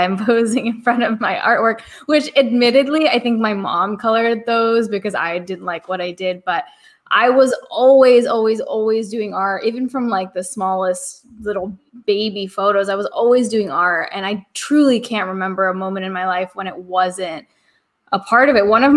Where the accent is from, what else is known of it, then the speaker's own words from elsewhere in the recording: California, United States; But I grew up in the Silicon Valley in California.